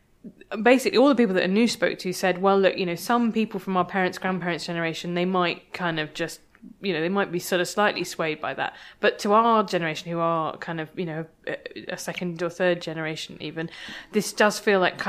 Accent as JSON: {"language": "English", "country": "United Kingdom", "said": "which I felt really uncomfortable about being very British"}